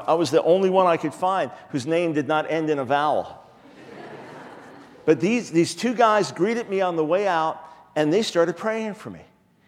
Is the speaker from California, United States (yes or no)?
no; New York, United States; also born or lived in Pensacola; now in North Carolina, United States; Whenever I travel, if someone says, where are you from? I always say New York. I live in North Carolina, but from New York.